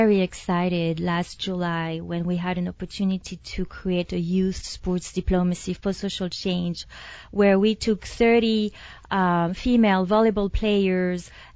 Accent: France; now in San Diego, United States; I'm originally from France

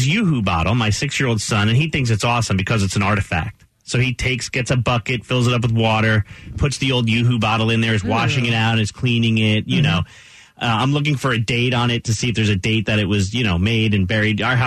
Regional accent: New Jersey, United States; I'm Irish, but I grew up in Jersey around a bunch of Italians.

